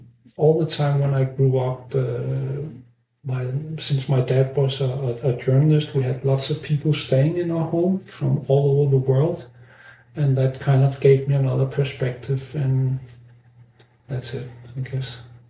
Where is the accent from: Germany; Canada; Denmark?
Denmark; Hvidovre, Capital Region of Denmark; I grew up in Hvidovre, a small suburb to Copenhagen, together with my dad, who was a journalist, my mom, who stayed at home, and my brother, who was a couple of years older than me.